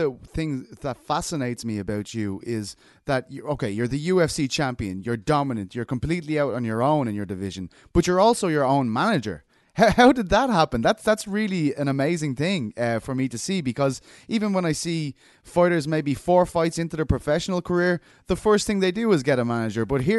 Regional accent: Ireland; Because I'm from Ireland, and it went from nobody knowing what mixed martial arts was to everybody knowing when Conor McGregor came along.

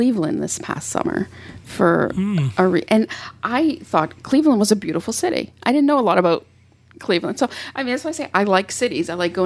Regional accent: Glace Bay, Nova Scotia, Canada; I was actually born on the East Coast of Canada. I'm from Cape Breton, a little town called Glace Bay. And that's where I was born. So that's home for me.

